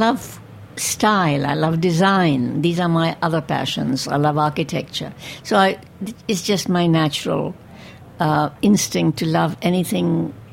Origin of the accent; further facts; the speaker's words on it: India; especially mangoes and tamarinds and all those sour things that we as Indian kids love.